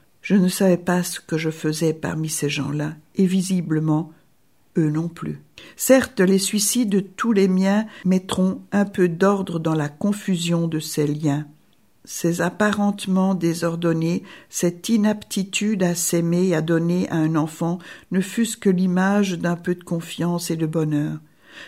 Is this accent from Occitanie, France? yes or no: yes; Toulouse, Occitanie, France; born there; même si je suis née à Toulouse